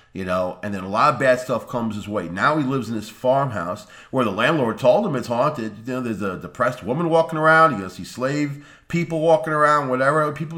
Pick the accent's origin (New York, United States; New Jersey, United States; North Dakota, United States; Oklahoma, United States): New York, United States; Long Island; And I'm from the city. I'm from Long Island, and I spent a lot of time in New York City.